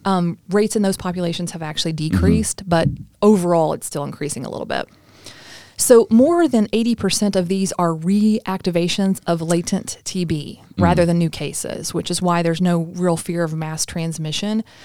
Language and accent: English; Kentucky, United States; now in Pennsylvania, United States; I'm used to getting because I'm from Kentucky, especially when I moved to Pennsylvania.